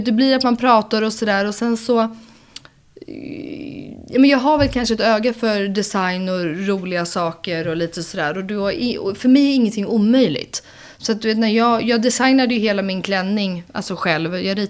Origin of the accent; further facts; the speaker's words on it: Älvvik, Stockholm County, Sweden; Jag är uppvuxen på Älfvik, så jag hade liksom kossor som grannar.